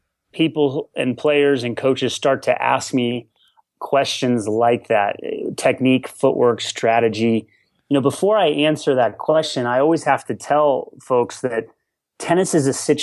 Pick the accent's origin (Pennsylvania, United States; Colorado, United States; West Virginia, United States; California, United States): Colorado, United States; growing up in Colorado, high altitude